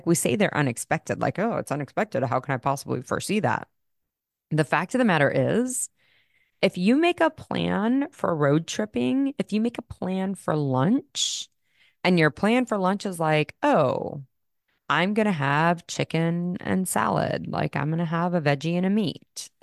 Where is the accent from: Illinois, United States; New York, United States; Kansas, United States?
Kansas, United States; Wichita; I did this with my girlfriend a few years ago, invited her to Wichita to my hometown. We grew up here together